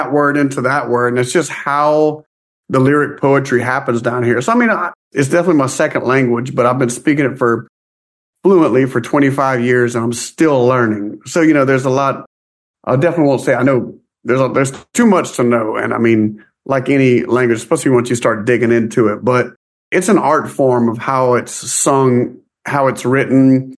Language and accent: English; Louisiana, United States; Like if, for example, down there, if I say I'm from La Prairie, we say La Prairie means a prairie.